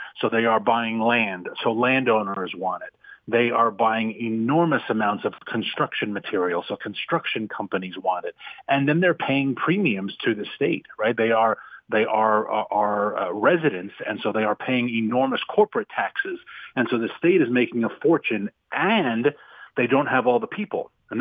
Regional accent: Virginia, United States; My home state of Virginia wants to be the AI capital.

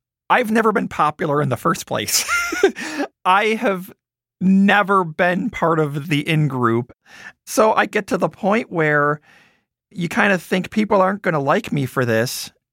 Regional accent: Wisconsin, United States; I did. I grew up in Wisconsin.

